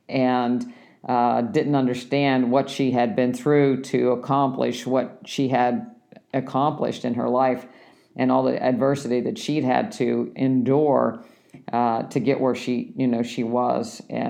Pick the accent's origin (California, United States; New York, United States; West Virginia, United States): West Virginia, United States; Morgantown; I grew up in Morgantown, West Virginia, which was a university town.